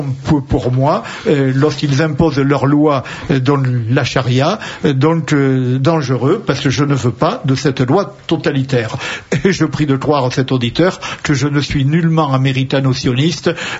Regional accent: France; en tant que chrétien, je dirais ceci, c'est que, et en tant que français

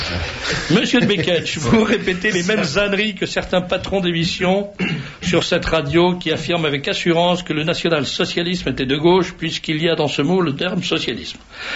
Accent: Corsica, France; Je suis corse

